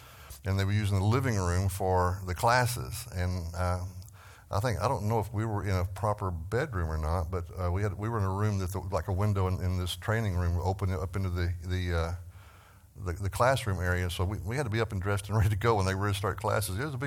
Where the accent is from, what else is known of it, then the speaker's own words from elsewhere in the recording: Texas, United States; I'm from Texas, so you have to pay attention to me when I talk, because I don't always speak clearly and enunciate well.